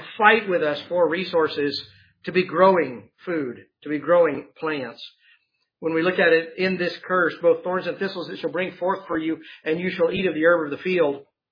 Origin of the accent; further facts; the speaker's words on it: Texas, United States; If you can imagine, and I can't, growing up in Texas, you knew not to go barefoot.